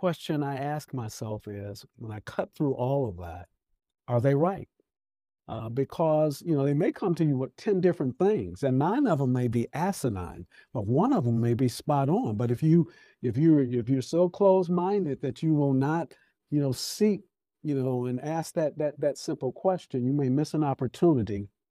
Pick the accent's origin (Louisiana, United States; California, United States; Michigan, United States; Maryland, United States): Michigan, United States; Detroit; When I was 16 years old, growing up in Detroit